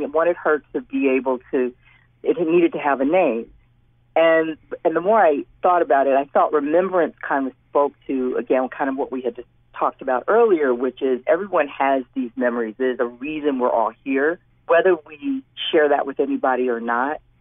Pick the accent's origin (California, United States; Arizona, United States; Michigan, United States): Michigan, United States; Detroit; I'm from Detroit. Right now it's going to take place in 1920s to 1940s Detroit.